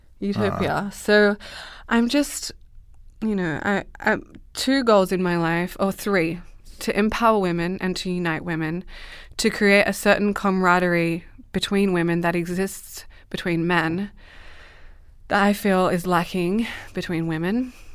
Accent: Australia; I'm from Australia, so I was breastfeeding in public when we had our son.

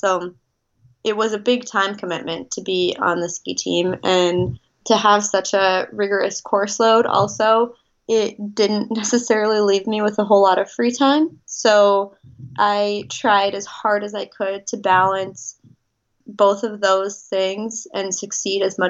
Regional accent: Midwest, United States; Growing up in the Midwest, I was very much of a homebody

